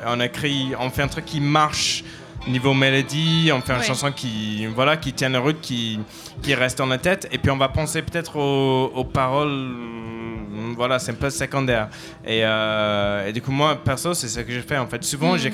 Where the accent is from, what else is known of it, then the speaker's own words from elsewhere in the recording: Huddersfield, Yorkshire and the Humber, United Kingdom; Moi, je viens d'Angleterre. Je viens du nord d'Angleterre, d'une petite ville horrible qui s'appelle Huddersfield, qui est près de Manchester, près de Liverpool. Donc voilà, c'est le nord d'Angleterre, industriel, beaucoup de chômage, il ne fait pas beau.